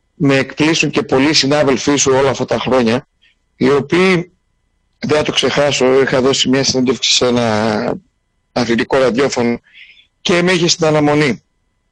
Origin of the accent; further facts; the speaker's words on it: Greece; Όχι, και εμείς σαν λαός, σαν Έλληνες, χαρακτηριζόμαστε για την πατέντα, την ευστροφία, το να βρίσκουμε λύσεις μέσα σε όλα αυτά τα προβλήματα.